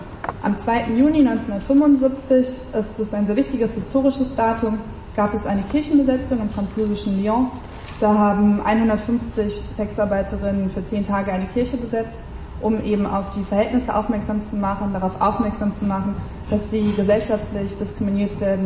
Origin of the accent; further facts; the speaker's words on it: Düsseldorf, North Rhine-Westphalia, Germany; Ich komme aus Düsseldorf